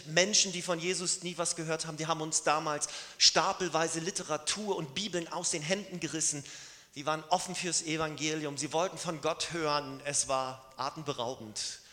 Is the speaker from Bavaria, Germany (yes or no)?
no; Lübeck, Schleswig-Holstein, Germany; das ist die schönste Stadt der Welt, finde ich, weil ich davon herkomme, das ist ja ganz klar. Aber von Lübeck fährt man mit dem Fahrrad 20 Minuten bis zum Strand. Ich bin quasi am Strand aufgewachsen